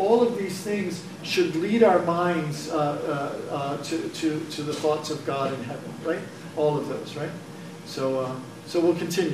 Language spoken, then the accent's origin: English; Pennsylvania, United States; I grew up in the Archdiocese of Philadelphia, and you wouldn't get out of grade school without knowing this stuff, right?